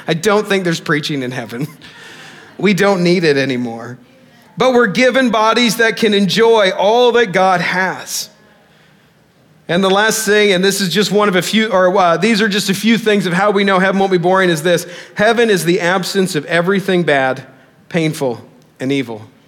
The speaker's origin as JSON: {"language": "English", "country": "Canada", "said": "I'm from Canada"}